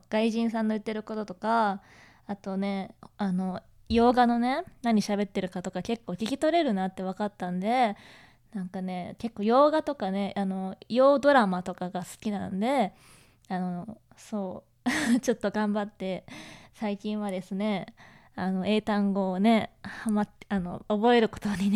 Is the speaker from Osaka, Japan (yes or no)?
no; Kanagawa, Japan; で、出身地は神奈川県です。